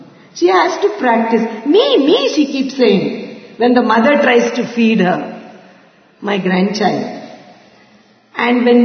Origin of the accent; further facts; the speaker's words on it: Bangalore, Karnataka, India; I'm from Bangalore. I grew up in Bangalore.